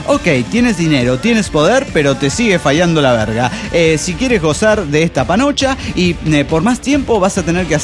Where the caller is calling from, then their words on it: Entre Ríos, Argentina; de Vial, Entre Ríos, Argentina.